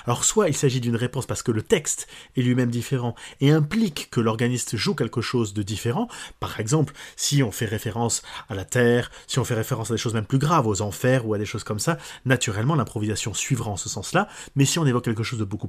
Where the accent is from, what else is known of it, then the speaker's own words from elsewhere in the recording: Paris, Île-de-France, France; donc on est entre parisiens aujourd'hui, mais c'est pas parce qu'on est parisien qu'on peut pas faire de la belle musique